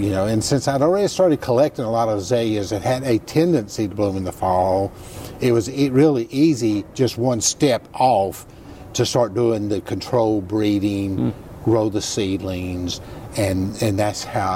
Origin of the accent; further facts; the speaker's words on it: Louisiana, United States; It's not just because I was from Louisiana.